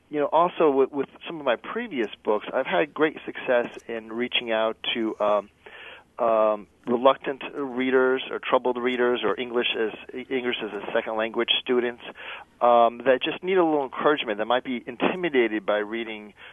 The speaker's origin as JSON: {"language": "English", "region": "New England", "country": "United States", "tie": "born or raised there", "said": "I grew up in New England and pretty close to the coast, and I just remember going to the beach and just looking out and seeing how just vast it was"}